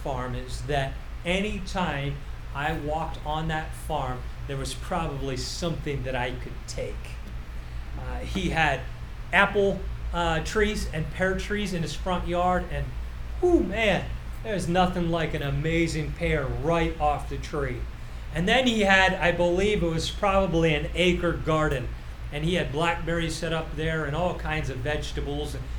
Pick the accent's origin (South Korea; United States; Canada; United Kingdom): Canada; Can I just suggest to you, as a Canadian marrying an American, there's challenges just in that dynamic.